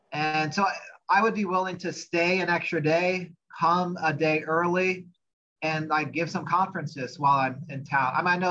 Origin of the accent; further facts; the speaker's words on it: Anna, Ohio, United States; so I grew up in Ohio, Anna, Ohio, 2 hours north of Cincinnati, 2 hours south of Toledo on Interstate 75.